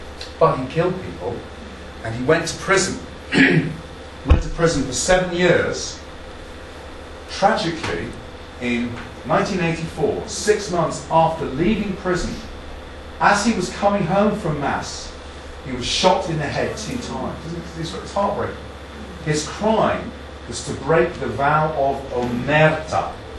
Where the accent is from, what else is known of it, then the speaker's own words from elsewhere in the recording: East of England, United Kingdom; I'm from Hertfordshire.